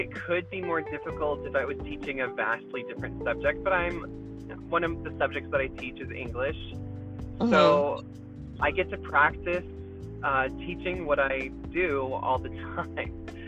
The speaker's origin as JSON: {"language": "English", "region": "the South", "country": "United States", "lives_now": "Albuquerque, United States", "said": "Well, I'm originally from the South, lived there most of my life. Right now I'm living in Albuquerque, teaching out here."}